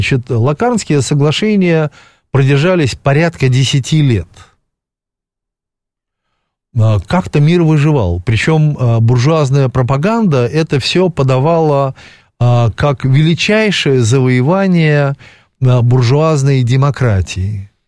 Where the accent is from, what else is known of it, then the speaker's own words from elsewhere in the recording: Odesa, Odesa Oblast, Ukraine; как в Одессе говорят, да, все-таки мой родной город